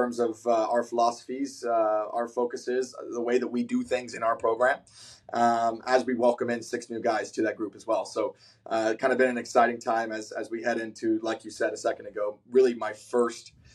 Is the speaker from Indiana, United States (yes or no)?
no; Athens, Georgia, United States; So for me, I think growing up in Athens, Georgia, kind of being 20, 30 minutes from the university